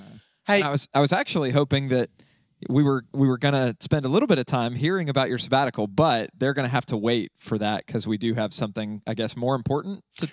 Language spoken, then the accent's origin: English; Orlando, Florida, United States; Yeah, sorry, however you're supposed to say it. I'm from Orlando, forgive me.